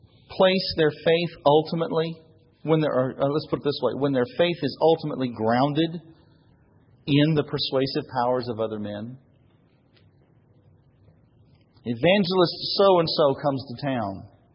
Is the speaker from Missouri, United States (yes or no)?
yes; Kansas City, Missouri, United States; I had the unsettling opportunity to talk with my former youth pastor, where I grew up in Kansas City